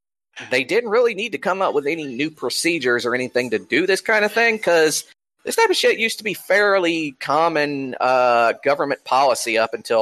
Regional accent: Georgia, United States; turns out that in an ICE facility right here in my home state of Georgia

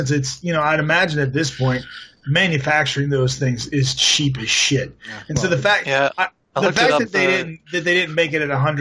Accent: the South, United States; See, I'm from the South. We got Chick-fil-A.

